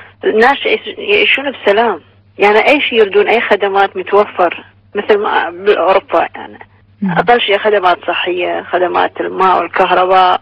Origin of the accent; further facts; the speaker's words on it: Basra, Basra Governorate, Iraq; also born or lived in Baghdad; ومسيحية أرمنية، فاعتيادي كل ما يربطني هناك اللغة العربية، ولادتي بالبصرة، ثقافتي خرجة جامعة من بصرة من العراق. أنا ولادتي بصرة مواليد 67، بس الحرب العراقية الإيرانية من سنة 85 تحولنا لبغداد.